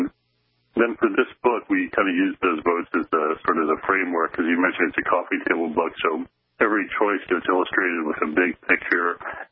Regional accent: Philadelphia, Pennsylvania, United States; I grew up in Philadelphia, so, you know, my favorite team was the Sixers.

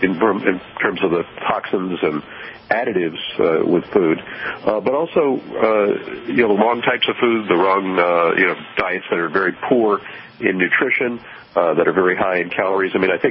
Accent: Los Angeles, California, United States; the smog that I grew up with in Los Angeles in the 50s and 60s

